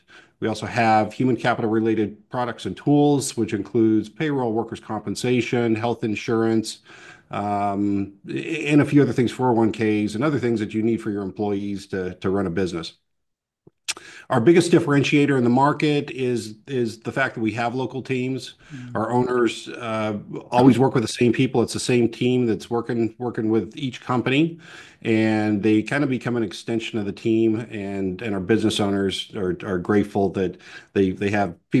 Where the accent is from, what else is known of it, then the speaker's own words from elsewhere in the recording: Wyoming, United States; I'm originally from Wyoming. I served in the Marine Corps.